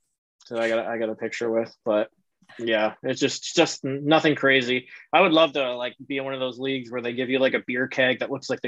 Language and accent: English; Meriden, Connecticut, United States; I grew up here in Connecticut in a town called Meriden, which is it's about 20 minutes outside of Hartford in New Haven.